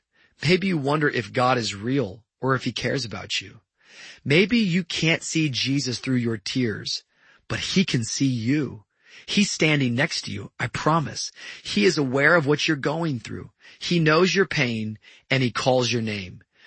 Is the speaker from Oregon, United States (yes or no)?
no; Washington, United States; I grew up in Washington, and everyone from that state knows the story of Mount St. Helens. This was part of my roots.